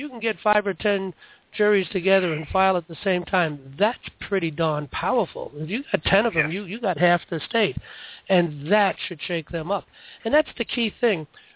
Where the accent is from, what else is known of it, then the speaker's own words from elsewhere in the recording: New York City, New York, United States; But I can tell you, I come from New York City.